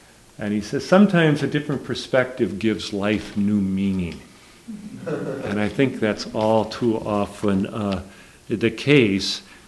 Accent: St. Cloud, Minnesota, United States; I'm from St. Cloud, Minnesota.

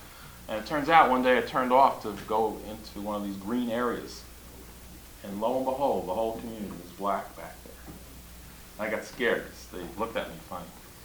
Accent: New York, United States; They were not going to know I'm from New York. White liberal from about the East.

